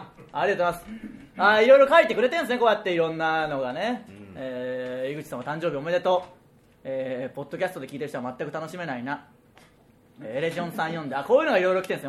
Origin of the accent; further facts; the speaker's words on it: Okayama, Japan; 僕らの地元岡山県にある遊園地で、